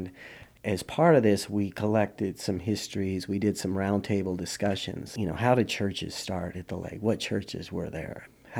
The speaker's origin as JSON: {"language": "English", "town": "Kings Beach", "region": "California", "country": "United States", "said": "I'm from Kings Beach, California, which is on the North Shore of Lake Tahoe."}